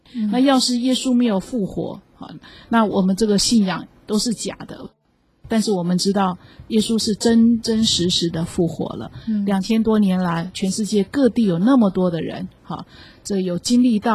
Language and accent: Chinese; China; 我们中国人也这么说